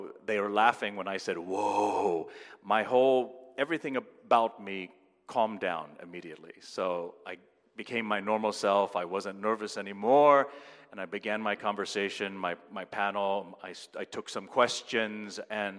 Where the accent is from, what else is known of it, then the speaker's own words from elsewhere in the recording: United States; this is important for me because growing up in America, you don't see a lot of faces, at least I did not see a lot of faces that were Asian.